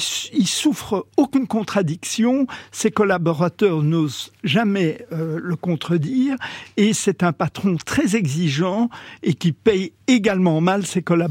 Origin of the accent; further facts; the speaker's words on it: Belgium; moi je suis belge d'origine